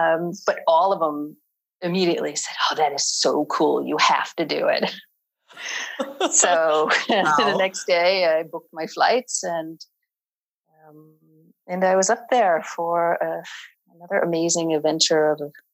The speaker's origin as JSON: {"language": "English", "region": "Rhode Island", "country": "United States", "tie": "born or raised there", "said": "Like most Americans, I grew up in Rhode Island, and so it was local."}